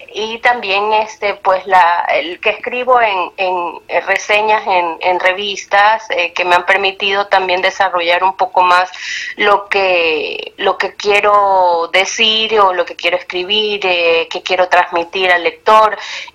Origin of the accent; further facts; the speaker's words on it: Ecuador; moved away; also born or lived in England; Hubo una brecha porque me fui de Ecuador a Inglaterra, estudié... profundicé más y perfeccioné el inglés, estudié en Brighton